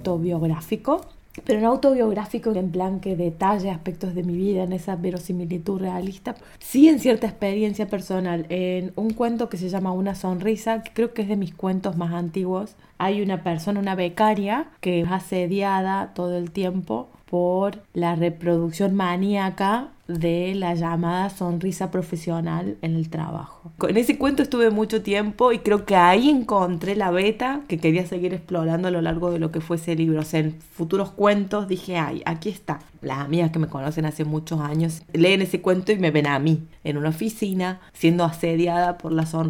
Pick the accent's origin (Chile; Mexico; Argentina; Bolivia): Argentina; en Argentina lo vemos así como los colombianos deben